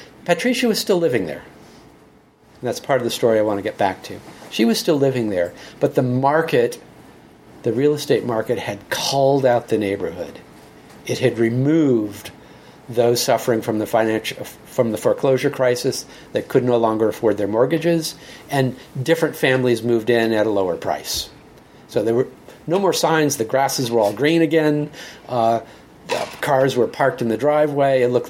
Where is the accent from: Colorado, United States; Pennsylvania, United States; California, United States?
California, United States; Los Angeles; now in Boston, United States; Every time I would go to Los Angeles, I'm based in Boston, I grew up in Los Angeles.